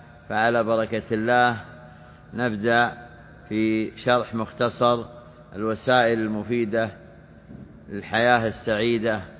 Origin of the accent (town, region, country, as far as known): Saudi Arabia